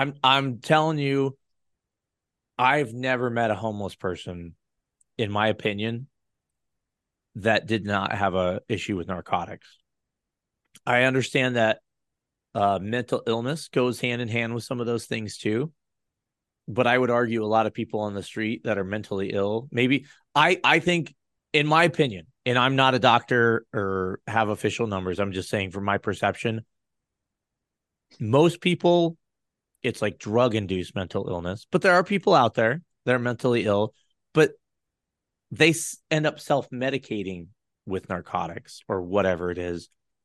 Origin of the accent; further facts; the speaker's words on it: Denver, Colorado, United States; I'm from Colorado, and Denver is a fucking atrocious mess. I was just back there a couple days ago.